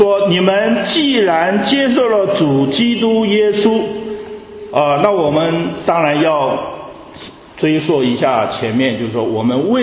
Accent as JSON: {"language": "Chinese", "country": "China", "said": "所以呢，我们中国人啊，其实对罪人义人对罪跟义的概念其实是独天独厚这个得天独厚的。"}